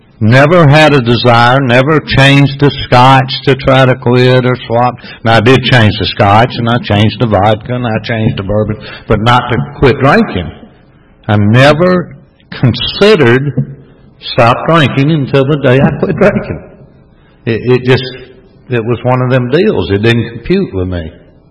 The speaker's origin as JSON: {"language": "English", "town": "Forest Park", "country": "United States", "tie": "born or raised there", "said": "And I grew up in Forest Park."}